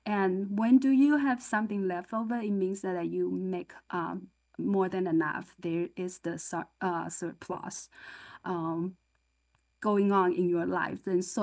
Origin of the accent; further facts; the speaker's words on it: Taiwan; When I grew up in Taiwan